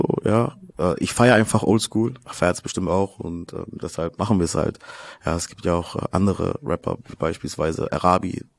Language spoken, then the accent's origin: German; Karlsruhe, Baden-Württemberg, Germany; so bei uns in Karlsruhe, Nordstadt, gab es auch die Army Base und so, weißt du.